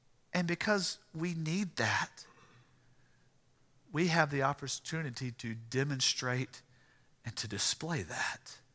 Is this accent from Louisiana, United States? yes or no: yes; Louisiana, United States; born there; I was born in Louisiana, but I ain't that dumb.